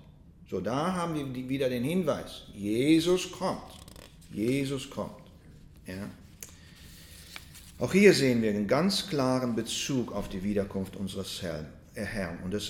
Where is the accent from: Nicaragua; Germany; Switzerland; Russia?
Russia; German is a second language; ich komme ja aus Russland, wir haben das nicht gehabt